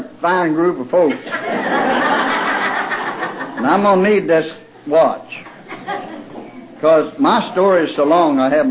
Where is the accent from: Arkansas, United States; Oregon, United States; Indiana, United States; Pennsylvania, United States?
Arkansas, United States; I come from Arkansas by request. And that lets you know the kind of guy I am. Because they're still trying to get folks to come down there. And I was born there. That is my home.